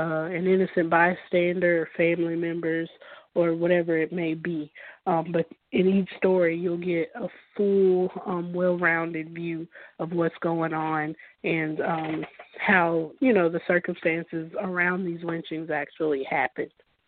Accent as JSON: {"language": "English", "region": "Mississippi", "country": "United States", "said": "I'm from Mississippi, so, you know, being in the South, I just naturally kind of felt like I would get some pushback from it."}